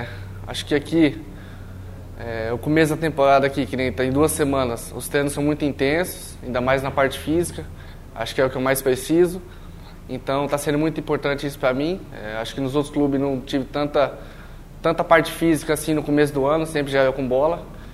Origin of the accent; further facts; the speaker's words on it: Rondonópolis, Mato Grosso, Brazil; also born or lived in Jaciara; nasci aqui em Jaciara, né? E fiquei maior tempo em Rondonópolis. Mas estando aqui no estado, né, do Mato Grosso